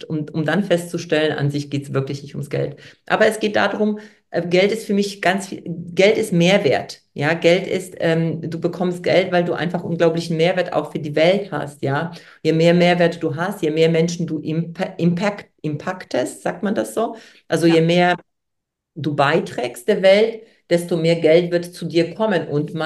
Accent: Poland; German is a second language; Weil ich komme aus Polen

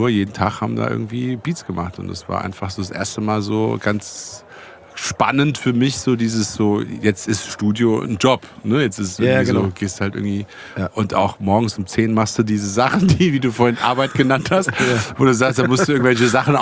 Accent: Großkrotzenburg, Hesse, Germany; auch in Großkrotzenburg, wo ich herkomme, so dieses Wohlbehütete

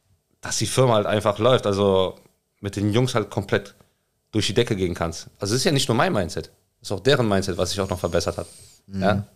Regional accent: Sicily, Italy; In meiner Heimat, genau.

